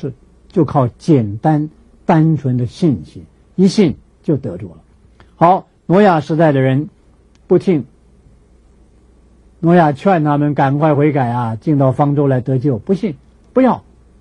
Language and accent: Chinese; China; 假如洋教的话，我们中国人何必信他呢？